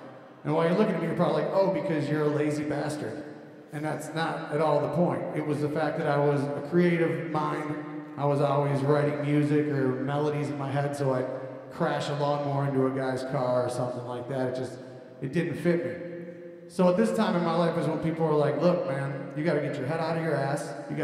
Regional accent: Detroit, Michigan, United States; A little bit of background on me. I grew up in the Detroit area. My father worked for automotive supply companies. My mom was a teacher. Blue collar, Irish Catholic family, church every Sunday.

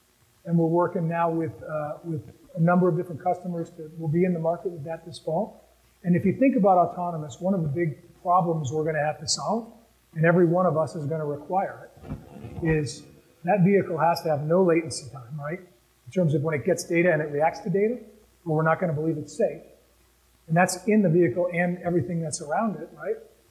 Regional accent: Connecticut, United States; I'm from Connecticut originally.

